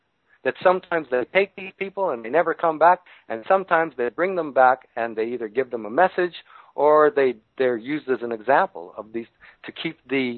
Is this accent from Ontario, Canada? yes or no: no; Saskatoon, Saskatchewan, Canada; born there; No, this was back in Canada, in Regina, in Saskatoon, where I was born.